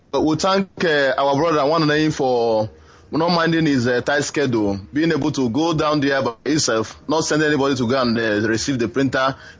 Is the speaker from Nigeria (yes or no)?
yes; Ohaji, Imo, Nigeria; My maternal home is in Wangele. I am from Ohaji, but my maternal home is in Wangele.